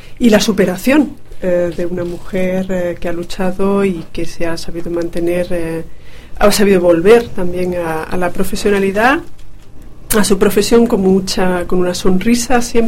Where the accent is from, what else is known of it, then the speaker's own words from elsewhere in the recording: Spain; moved away; volver a España, y no quería moverme de allí, de España. Yo ya había viajado mucho, yo quería quedarme en mi tierra